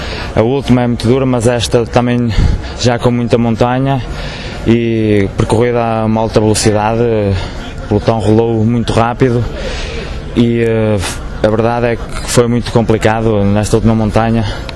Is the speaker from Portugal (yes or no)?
yes; Guimarães, Braga, Portugal; Estou a correr em casa, sou de Guimarães